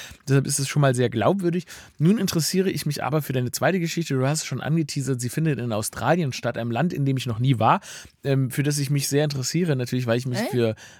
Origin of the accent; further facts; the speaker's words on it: Stuttgart, Baden-Württemberg, Germany; ich bin in Stuttgart aufgewachsen.